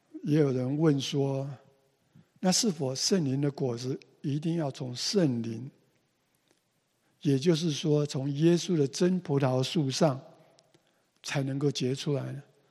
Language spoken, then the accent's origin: Chinese; China; 我们中国人很 proud of 我们的儒家思想。